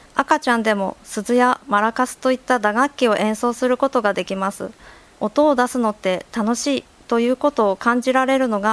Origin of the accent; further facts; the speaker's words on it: Ishikawa, Japan; moved away as an adult; now in Wakayama, Japan; 私は石川県出身で、結婚を機に和歌山市で暮らしています。